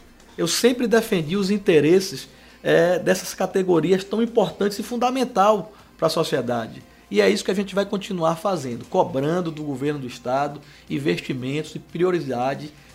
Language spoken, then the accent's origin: Portuguese; Bahia, Brazil; Eu sou baiano, minha família mora aqui, eu moro na Bahia